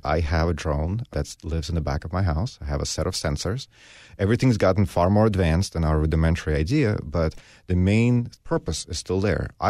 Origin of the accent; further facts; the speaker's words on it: Russia; also born or lived in Los Gatos; now in United States; I immigrated from Russia with my parents in 1992, so I've been here 24 years at this point. I went to high school in Los Gatos, so basically lived around here for most of my adult life.